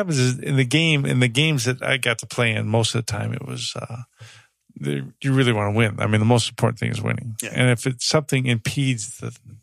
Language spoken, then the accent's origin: English; Michigan, United States; I grew up in Michigan. I grew up with snow.